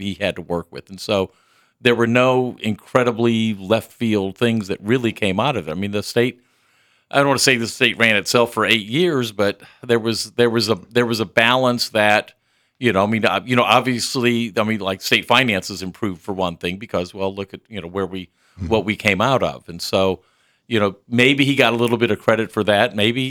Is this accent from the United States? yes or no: yes; Midwest, United States; accent: Midwestern; So I may just play it with my Midwestern standard accent and let everybody use their imagination.